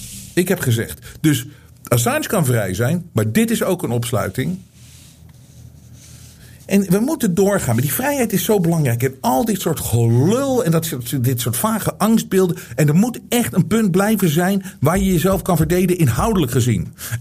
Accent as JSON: {"language": "Dutch", "country": "Netherlands", "said": "Terwijl wij zijn Nederlanders. Wij kunnen echt wel wat handelen."}